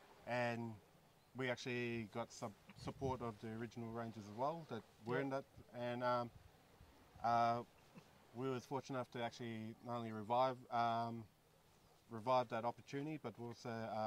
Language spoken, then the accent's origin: English; Cairns, Queensland, Australia; also born or lived in Yarrabah; Like I said, Irukandji. But I grew up in Yarrabah, grew up in Cairns, back and forth, mainly school holidays. And when I turned 18, I travelled Australia. So I moved to Melbourne, moved to Brisbane, moved to Darwin, back to Cairns.